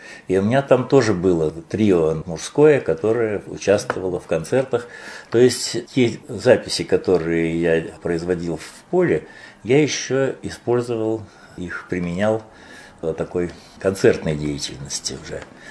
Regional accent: Moscow, Russia; войну я провел в Москве. Я родился в Москве, всю войну провел в Москве. Но я был маленьким человечком тогда

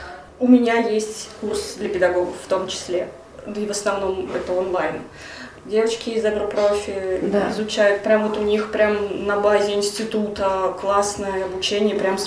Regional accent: Nizhny Novgorod, Nizhny Novgorod Oblast, Russia; Да, я из Нижнего Новгорода.

